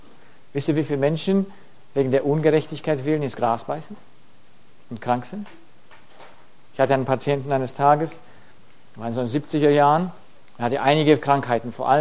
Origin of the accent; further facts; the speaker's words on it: Romania; ich komme aus Rumänien, dort gab es zu meiner Zeit Leute, die sind in Hungerstreik getreten